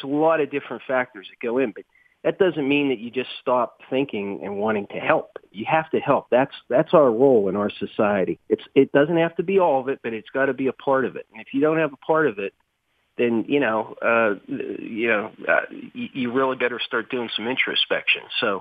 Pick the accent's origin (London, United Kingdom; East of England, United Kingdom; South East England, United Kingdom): London, United Kingdom; I grew up in the East End, and when I was younger, I didn't grow up with, let's say, the wealthy folks in the community, but then as every family gets a little bit more successful, we moved